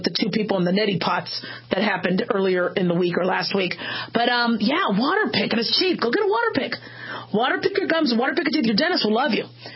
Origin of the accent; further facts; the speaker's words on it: Phoenix, Arizona, United States; I grew up in Phoenix